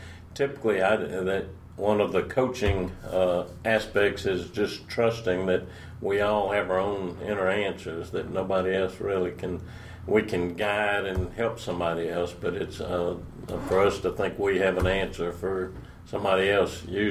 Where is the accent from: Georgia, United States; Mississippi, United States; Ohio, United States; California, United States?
Mississippi, United States; moved away; I grew up in Mississippi, just right on the Mississippi River, and that's something that never gets out of you.